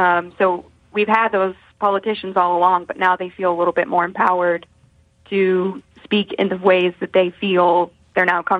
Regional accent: Tampa, Florida, United States; Born and raised in Florida. Just want to sneak that in there in Tampa, and I graduated from USF, so go Bulls.

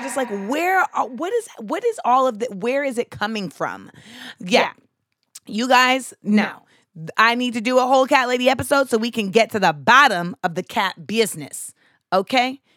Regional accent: Grenada; that's kind of like how a lot of the pets in where I grew up in Grenada were like existing

